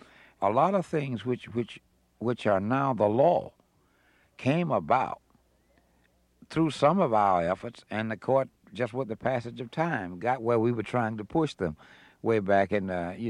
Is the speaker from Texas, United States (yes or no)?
no; Selma, Alabama, United States; born there; I was born there in Selma.